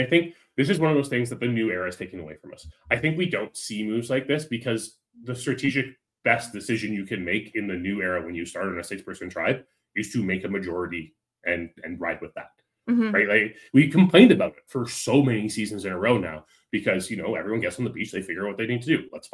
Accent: Canada; I'm Canadian. Give me a break, okay?

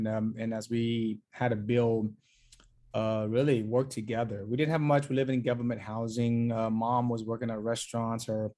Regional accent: United States; I wouldn't be prouder to say that I'm Vietnamese American

